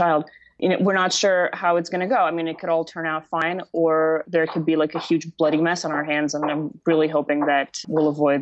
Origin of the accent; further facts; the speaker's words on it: United States; also born or lived in Kyiv, Ukraine; I'm originally from Kiev. I was born there. I grew up in the States, but that's where most of my family still is.